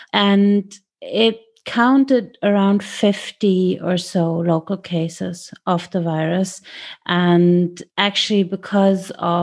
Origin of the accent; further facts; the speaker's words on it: Germany; now in Taipei, Taiwan; I am a journalist based in Taipei. I'm originally from Germany, and I've been living here for 4.5 years now